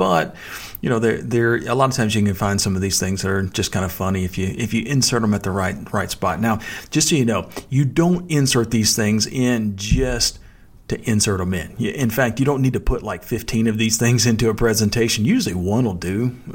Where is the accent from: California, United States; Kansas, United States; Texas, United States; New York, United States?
Texas, United States; accent: Texas drawl; especially when folks find that I'm from Texas and they kind of hear my Texas drawl